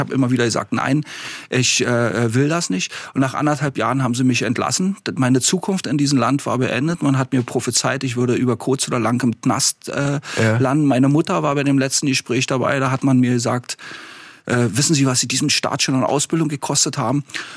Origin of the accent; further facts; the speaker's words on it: Berlin, Germany; als Berliner, als Ostberliner habe ich natürlich immer zur Hälfte in Westberlin gelebt